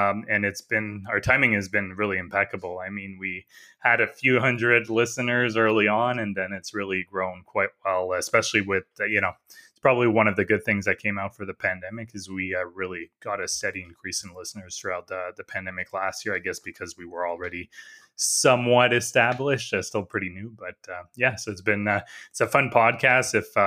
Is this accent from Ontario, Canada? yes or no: yes; Ottawa, Ontario, Canada; I'm from Ottawa.